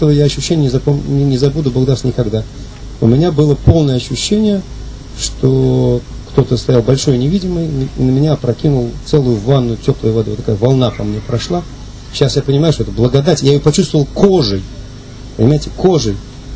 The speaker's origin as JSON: {"language": "Russian", "region": "Moscow", "country": "Russia", "tie": "born or raised there", "said": "Я сам родился и вырос в Москве."}